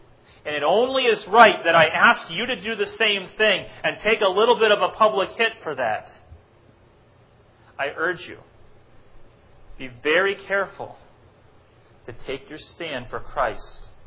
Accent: New York City, New York, United States; There's something special about telling people in other places in the U.S. or in the world that I'm from New York City.

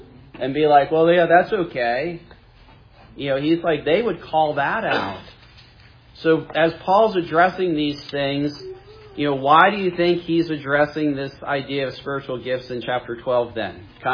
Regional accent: Fayetteville, North Carolina, United States; Where are you from, Fayetteville? And they're like, you know, it's like right outside Fort Bragg

